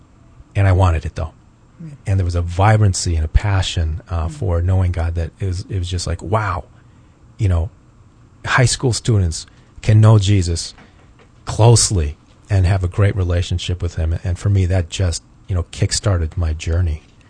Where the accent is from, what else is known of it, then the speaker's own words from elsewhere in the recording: Japan; I remember growing up in Japan, mm-hmm. and, you know, we spoke English at home, and there's like thousands of international kids mm-hmm. like me that grew up in Japan.